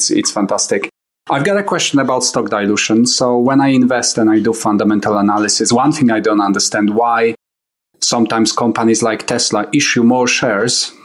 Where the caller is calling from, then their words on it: United Kingdom; I'm calling you from United Kingdom.